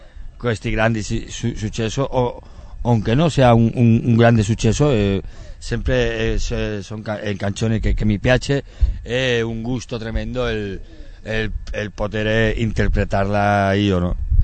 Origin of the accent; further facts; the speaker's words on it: Pamplona, Navarre, Spain; Italian is a second language; ho collaborato con altri artisti del mio paese di Pamplona